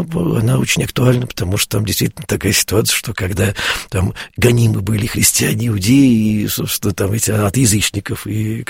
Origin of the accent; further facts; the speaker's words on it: Russia; мы сказали, что мы из России, что мы верующие люди